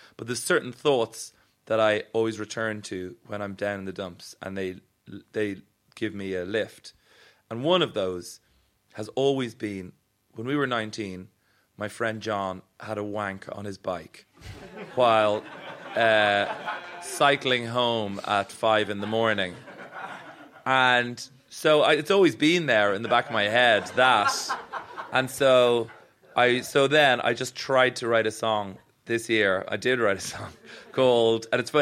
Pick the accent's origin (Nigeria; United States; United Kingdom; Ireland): Ireland; I am Irish, so with any laugh, there's normally 6 hours of crying that accompanies it.